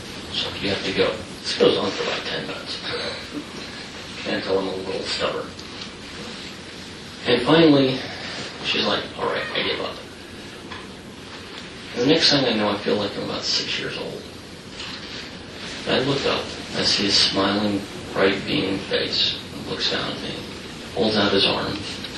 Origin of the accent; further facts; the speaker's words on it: Texas, United States; now in Utah, United States; the time I grew up in East Texas